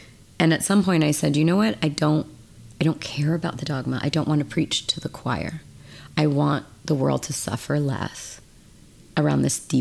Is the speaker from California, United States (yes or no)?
yes; Mendocino, California, United States; Northern California. I grew up in Mendocino in a log cabin, no electricity, no running water.